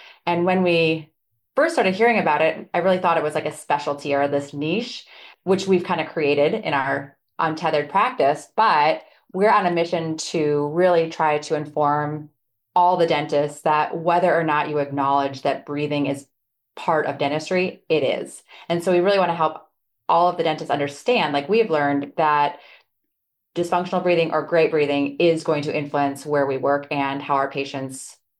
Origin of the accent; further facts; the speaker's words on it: Midwest, United States; I graduated from Marquette Dental School. I'm from the Midwest.